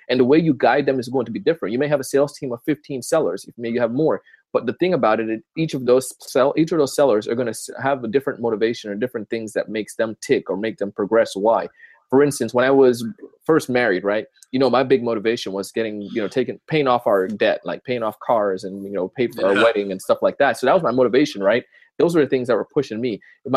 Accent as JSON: {"language": "English", "region": "Florida", "country": "United States", "tie": "born or raised there", "also_born_or_lived": "Jamaica", "said": "believe it or not, I was born in Jamaica and I grew up in Florida."}